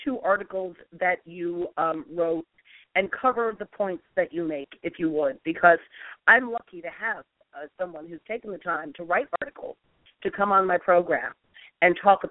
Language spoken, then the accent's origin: English; New York, United States; The New York Post, the New York Daily News, I speak for, as a New Yorker in my local places, right?